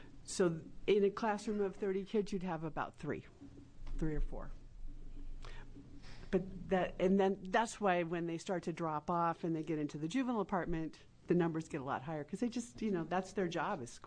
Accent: Lyons, Oregon, United States; I'm from Lyons, Oregon, in Marion County.

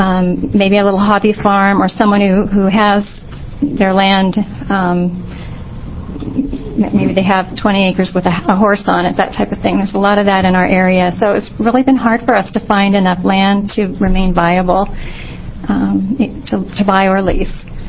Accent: Oregon, United States; I'm from Washington County.

